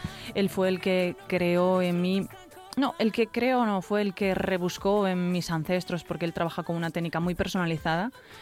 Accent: Tomiño, Galicia, Spain; Yo soy de Tomiño. Es del Baixo Miño, cerquita de Portugal. Yo tengo muchísima influencia portuguesa.

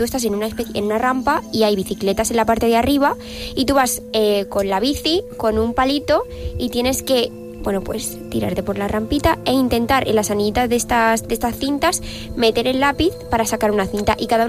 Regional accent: Hinojares, Andalusia, Spain; born or raised there

